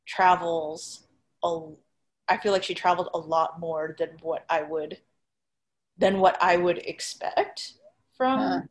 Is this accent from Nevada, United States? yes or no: yes; Las Vegas, Nevada, United States; Like I grew up in Las Vegas